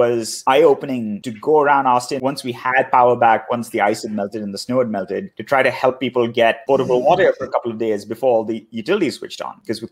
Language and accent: English; India; I grew up in India that doesn't have sort of the same level of grid development.